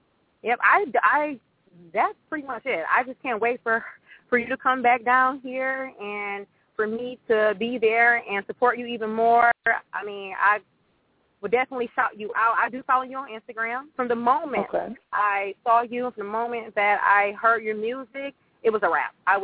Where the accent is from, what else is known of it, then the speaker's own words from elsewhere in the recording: Detroit, Michigan, United States; Hi, yes. I am from Detroit.